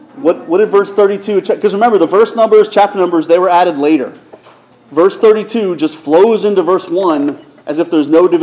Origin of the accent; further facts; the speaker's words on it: Indiana, Pennsylvania, United States; But my point is, my hometown has these crosswalks. You know here where the crosswalks beep and make little noises to tell you to cross the street? In Indiana, Pennsylvania, it's a recording that's in the voice of Jimmy Stewart